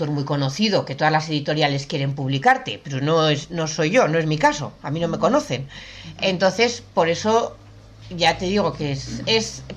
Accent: Logroño, La Rioja, Spain; now in Madrid, Spain; yo soy de Logroño, pero ahora llevo 3 años viviendo en Madrid.

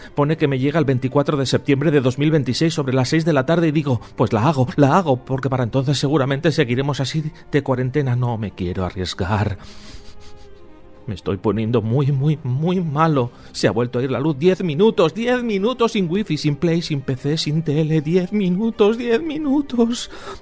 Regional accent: San Sebastián, Basque Country, Spain; porque viene desde Donosti y un montón de artistas de donde yo soy

